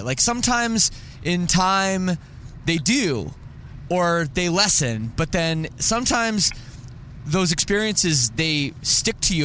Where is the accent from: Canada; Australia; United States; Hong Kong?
Canada; I'm Canadian. We have our own.